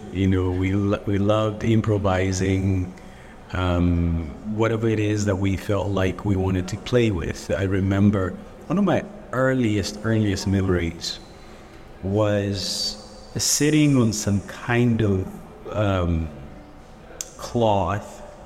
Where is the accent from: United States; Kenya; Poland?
Kenya; Central; So I'm originally from Kenya. So Africa, East Africa specifically. And grew up in what we would call then the central province of Kenya, which is more of the kind of your highlands, rainy, good vegetation, as opposed to being arid or semi-arid.